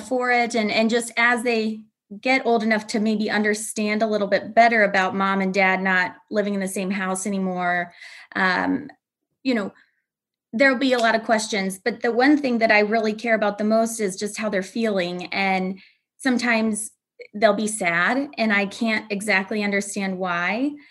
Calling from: Aurora, Illinois, United States; Aurora, Illinois, a western suburb of Chicago.

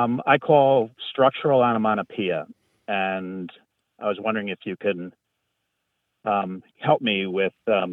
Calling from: Elmira, New York, United States; I'm calling from Elmira, New York.

